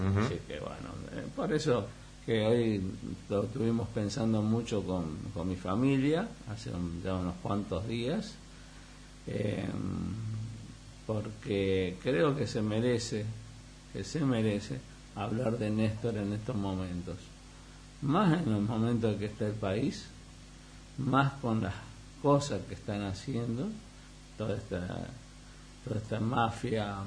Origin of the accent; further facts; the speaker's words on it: Colonia Caroya, Córdoba, Argentina; yo soy cordobés de Colonia Carolla. Ajá. De Colonia Carolla. Ese es el origen de la familia.